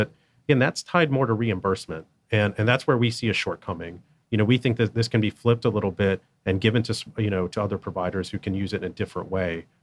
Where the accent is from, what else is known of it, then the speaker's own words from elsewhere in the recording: Georgia, United States; I grew up in Georgia, not Atlanta. I grew up in the Southeast Georgia, which is, I think, one of the most beautiful places in the country.